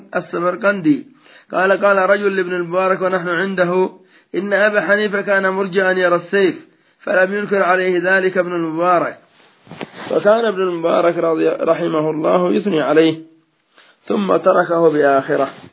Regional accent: Yemen; وهكذا عندنا في اليمن حصل من الشر ما الله به عليم

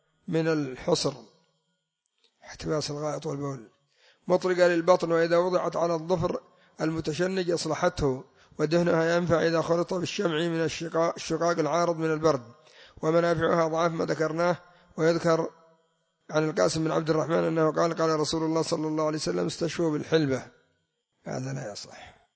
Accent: Yemen; أما عندنا في اليمن اتخذوها إدام

